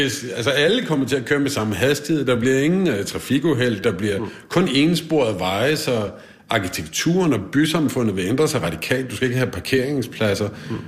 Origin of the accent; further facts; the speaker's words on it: Odense, Region of Southern Denmark, Denmark; så har folk det i Odense, hvor jeg kommer fra.